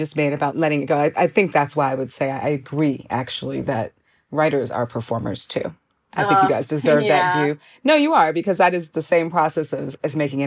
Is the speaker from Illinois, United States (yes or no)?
yes; Chicago, Illinois, United States; starts in my hometown of Chicago